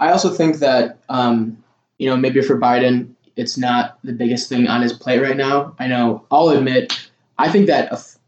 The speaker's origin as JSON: {"language": "English", "region": "Wisconsin", "country": "United States", "said": "I'm from Wisconsin. I know Wisconsin is going to bump it up all the way."}